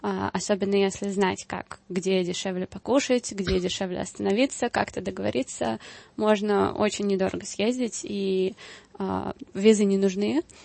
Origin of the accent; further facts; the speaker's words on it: Russia; я из России